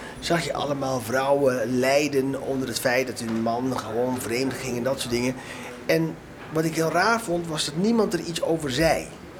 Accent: Curaçao; also born or lived in Suriname; En datzelfde onderzoek heb ik gedaan op Curaçao, waar ik vandaan kom, want ik in Suriname ging naar Curaçao.

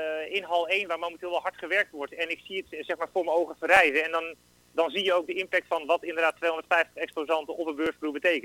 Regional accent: Netherlands; En op een of andere mooie manier hebben wij als Nederlanders altijd een passie om dan op het water te zijn.

